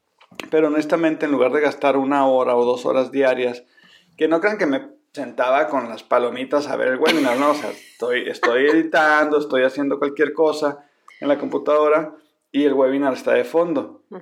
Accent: Sonora, Mexico; porque yo como buen sonorense no puedo tomar soda si no tiene sus hielos

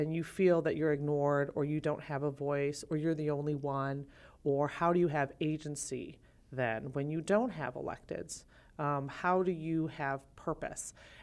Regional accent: Illinois, United States; when I moved back to Illinois, as you know, I grew up in Lake County.

